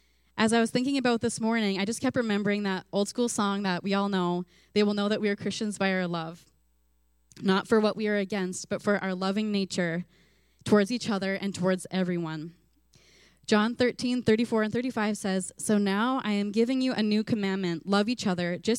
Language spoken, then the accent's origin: English; Canada; If you don't know me, I'm 32 years old. I'm a Canadian.